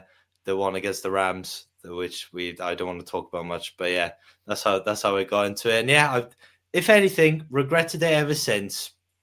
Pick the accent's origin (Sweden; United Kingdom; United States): United Kingdom; Wales; being Welsh, being raised in rural North Wales, it was all rugby.